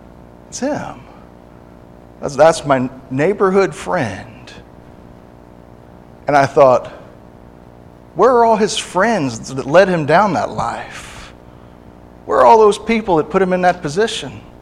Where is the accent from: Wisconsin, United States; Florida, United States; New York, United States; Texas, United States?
Texas, United States; Corpus Christi; When I grew up in Corpus, I had some neighbors